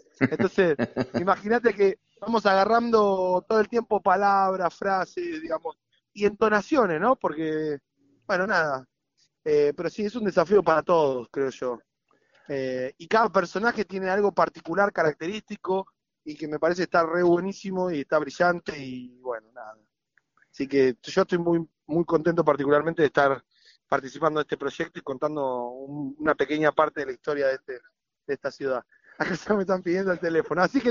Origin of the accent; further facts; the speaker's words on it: Quilmes, Buenos Aires Province, Argentina; Yo particularmente soy el conurbano bonaerense, digamos. Yo soy de Quilmes.